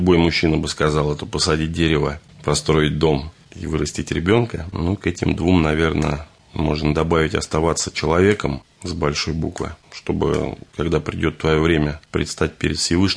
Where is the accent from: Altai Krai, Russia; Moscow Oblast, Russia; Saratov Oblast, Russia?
Moscow Oblast, Russia; Ramenskoye; born there; Родился в Раменском, работал на РПЗ, учился, соответственно, работал, пошел служить в армию, отслужил, вернулся.